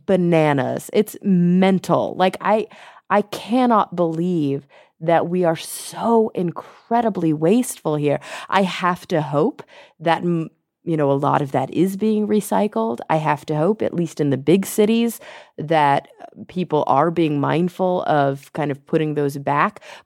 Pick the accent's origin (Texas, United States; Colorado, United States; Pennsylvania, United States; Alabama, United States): Texas, United States; moved away; I was born and raised in Texas. Growing up, there was no regard.